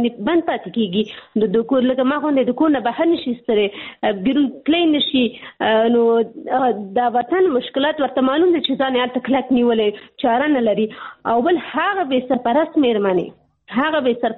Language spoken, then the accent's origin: Pashto; Pakistan; زه په پاکستان کې پیدا شوی یم هلته مې ژوند تیر کړی تر لس پورې ما درس ویلی